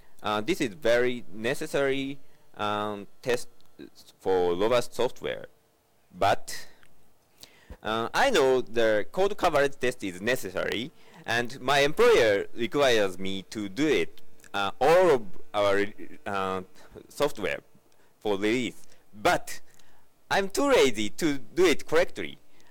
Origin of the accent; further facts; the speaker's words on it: Kanagawa, Japan; I'm from Kanagawa, next to Tokyo, Japan